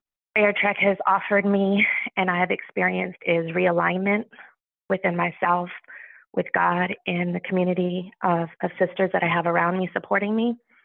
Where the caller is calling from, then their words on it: Columbia, South Carolina, United States; from Columbia, South Carolina.